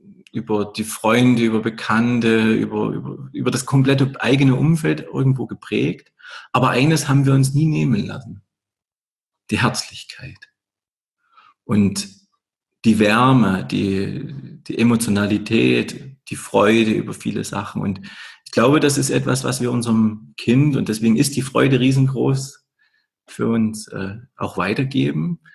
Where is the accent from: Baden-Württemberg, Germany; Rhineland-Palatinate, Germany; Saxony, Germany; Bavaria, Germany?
Saxony, Germany; Viele Jahre war das Erzgebirge meine Heimat.